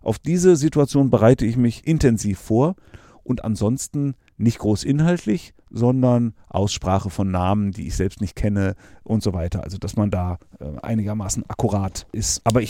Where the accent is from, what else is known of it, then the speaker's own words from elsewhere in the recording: Borkum, Lower Saxony, Germany; Meine Kindheit habe ich auf Borkum verbracht, also auf einer ostfriesischen Insel. Mir liegt die Nordsee einfach total.